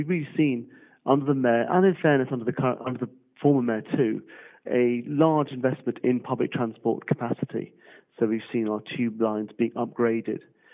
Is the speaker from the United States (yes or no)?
no; London, United Kingdom; I'm a Londoner.